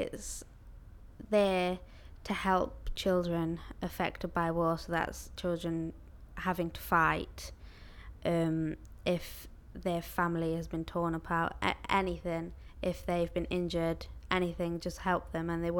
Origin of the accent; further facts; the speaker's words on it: Nottingham, East Midlands, United Kingdom; I'm 17 and I'm from Nottingham.